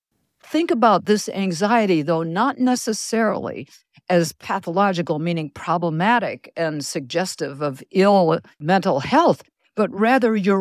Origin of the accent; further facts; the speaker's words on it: Wisconsin, United States; for me, I'm from Wisconsin. If I hear somebody else is from Wisconsin, I'll say, oh, really?